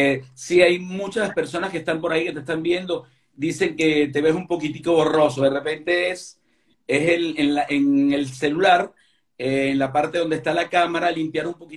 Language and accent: Spanish; Galicia, Spain; Y que somos españoles. Yo galleguito y tú de aquí de Asturias, pues.